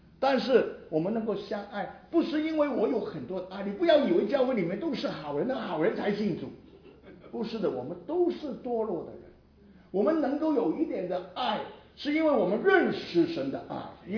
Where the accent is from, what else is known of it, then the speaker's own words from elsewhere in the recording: Hong Kong; 我说我是香港来的，